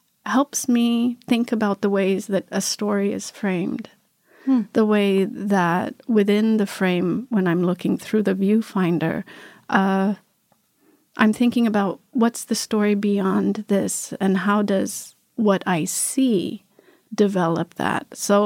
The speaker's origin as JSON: {"language": "English", "country": "Ethiopia", "lives_now": "United States", "said": "of us who are diaspora, also like I am, I'm also based in the United States. I am Ethiopian, but I'm also American."}